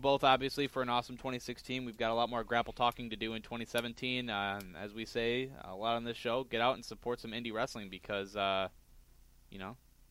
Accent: La Crosse, Wisconsin, United States; I just want there to be that wrestling scene here in my hometown of La Crosse.

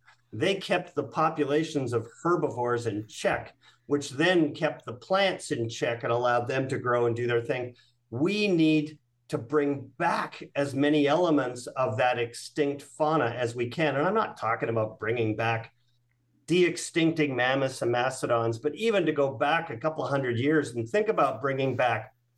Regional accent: British Columbia, Canada; where I grew up in British Columbia.

